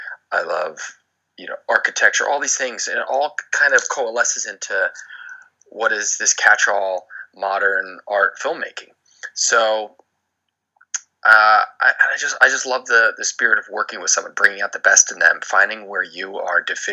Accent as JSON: {"language": "English", "region": "New Jersey", "country": "United States", "tie": "born or raised there", "said": "I grew up in New Jersey, so it was a little abstract. I wasn't in the Hollywood area."}